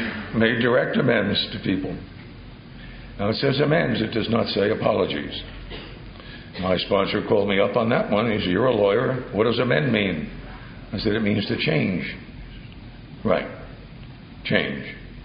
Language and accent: English; New Jersey, United States; I grew up in New Jersey. We didn't have any crops.